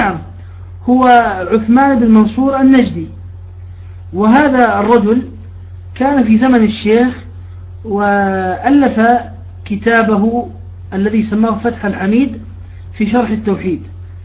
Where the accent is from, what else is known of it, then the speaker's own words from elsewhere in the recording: Jordan; أنا عندنا في الأردن تغير الوقت،